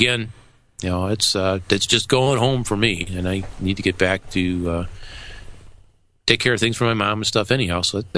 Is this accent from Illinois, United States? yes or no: yes; Woodstock, Illinois, United States; MacStock is in Woodstock, Illinois. Mm-hmm. It's my hometown.